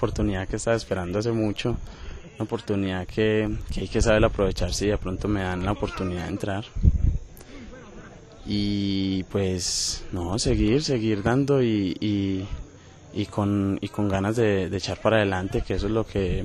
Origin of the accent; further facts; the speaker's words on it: Pueblo Rico, Antioquia, Colombia; also born or lived in Bello; now in Pereira, Colombia; Pues yo nací en Bello, pero me crié en Pueblo Rico, Antioquia. Y pues parte de mi familia vive acá